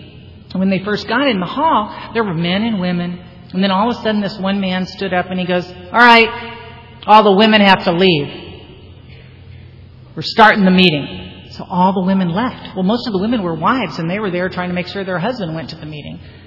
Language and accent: English; Venice, United States; I mean, I'm from Venice. I know there aren't any magic wands.